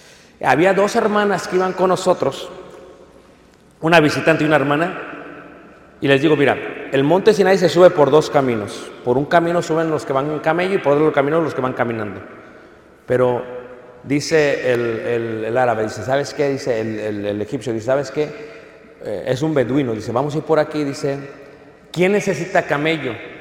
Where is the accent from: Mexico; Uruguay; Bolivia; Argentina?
Mexico; now in United States; Digo, soy mexicano.